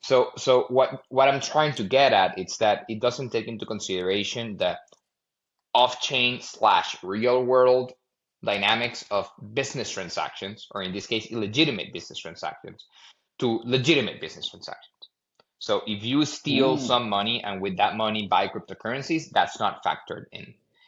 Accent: Venezuela; now in United States; So quick background: born and raised in Venezuela, immigrant parents, formal schooling here in the United States.

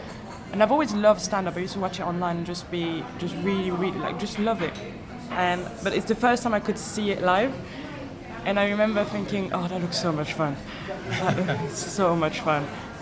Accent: Paris, Île-de-France, France; English is a second language; now in Birmingham, United Kingdom; Sometimes I think about how ridiculous it is that I'm from Paris and I do stand up in Birmingham.

